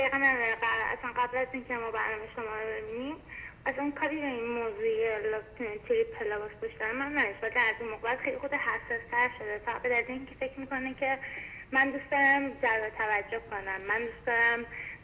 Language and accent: Persian; Iran; now in Dubai, United Arab Emirates; نه من از ایرانم، وارد تو همین دبی هم با هم آشنا شدیم.